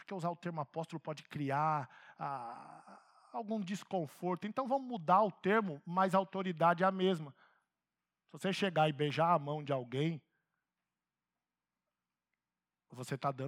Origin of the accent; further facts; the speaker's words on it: Guarulhos, São Paulo, Brazil; Mas eu não sou nascido em São José, o Paulo não é nascido em São José. O Paulo vem de Ouro Fino, em Minas Gerais, eu venho de Guarulhos, Grande São Paulo.